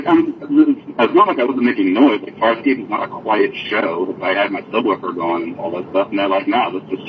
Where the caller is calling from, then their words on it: Vancouver, British Columbia, Canada; from Vancouver, BC.